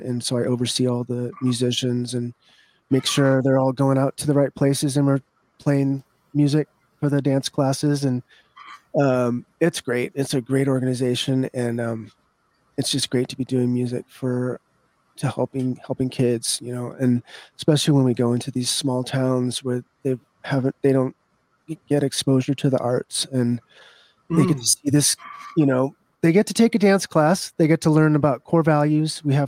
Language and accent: English; California, United States; also born or lived in Seattle, United States; I grew up in California, and where it's the weather's always nice.